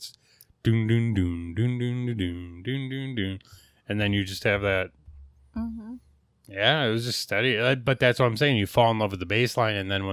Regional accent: Chicago, Illinois, United States; God, we're from Chicago.

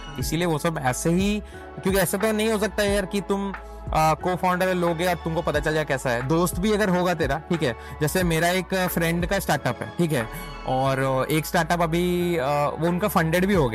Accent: Jharkhand, India; मैं झारखंड से हूँ ठीक है, झारखंड से हूँ लाइक मेरे पापा वहाँ पे मतलब गवर्नमेंट जॉब थे तो वहाँ पोस्ट थे वहाँ पे हम लोग थे

